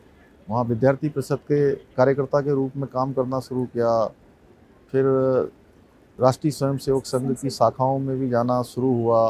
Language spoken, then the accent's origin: Hindi; Khatima, Uttarakhand, India; लगभग 7.5-7 किलोमीटर जहाँ पर मेरा घर है वहाँ से खटीमा शहर होता है